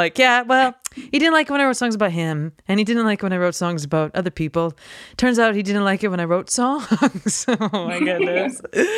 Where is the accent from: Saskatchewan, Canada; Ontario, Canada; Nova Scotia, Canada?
Saskatchewan, Canada; Mortlach; I'm originally from Mortlach.